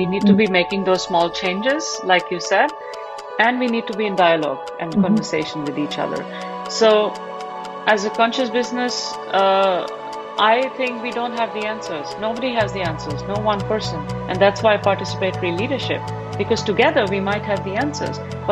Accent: Delhi, India; I grew up in Delhi in India, and I'm a Sikh by religion

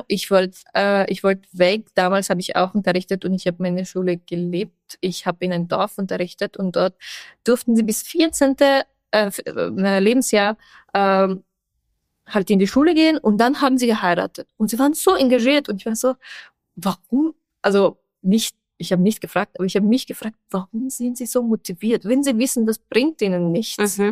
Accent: Afghanistan; German is a second language; aber ich bin froh, dass ich in Afghanistan aufgewachsen bin

